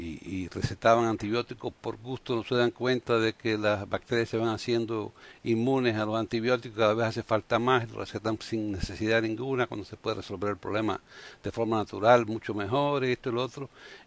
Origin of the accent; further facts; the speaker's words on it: Havana, Cuba; moved away as an adult; Yo cuando muchacho, me crié en La Habana, y el médico que me atendió siempre de niño y hasta que me fui de Cuba, de 18 años